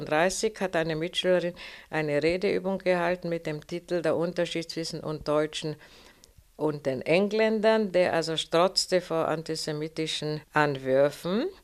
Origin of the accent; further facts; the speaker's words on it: Olomouc, Olomouc Region, Czechia; Ich komme aus der Tschechoslowakei, aus Mähren, aus der Stadt Olmütz, und bin doppelsprachig groß geworden. Ich bin in die tschechische Volksschule gegangen und habe die jeweilige Klasse privat Deutsch zu Hause gelernt